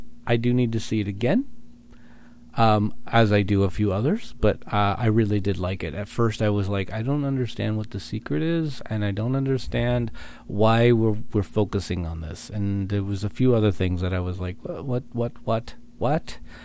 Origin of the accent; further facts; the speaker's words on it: South Lake Tahoe, California, United States; Saw pieces of my hometown, I guess you could call it.